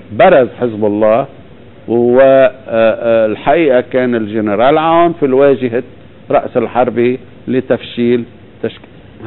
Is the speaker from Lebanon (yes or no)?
yes; Lebanon; أنا كمواطن لبناني بدي صرف النظر عن أي تجربة عربية أخرى